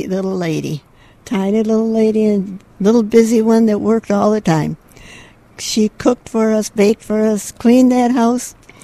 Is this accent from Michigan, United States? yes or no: yes; Grand Rapids, Michigan, United States; In Northeast Grand Rapids.